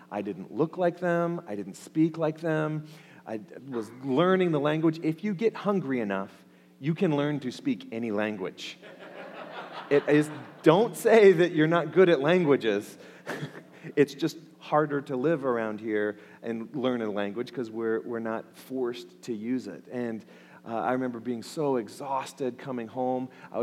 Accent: United States; And she assumed, because I'm from America, that I'm over the weight limit.

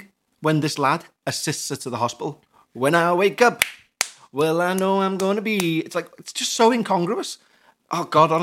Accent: Montreal, Quebec, Canada; I'm from Montreal, Canada. My great-grandfather was actually born in Liverpool.

